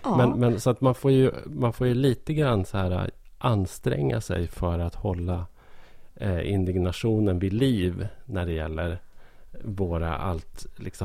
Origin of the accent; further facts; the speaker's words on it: Gävleborg County, Sweden; Alltså jag är ju hälsing. Jag bor i Hälsingland.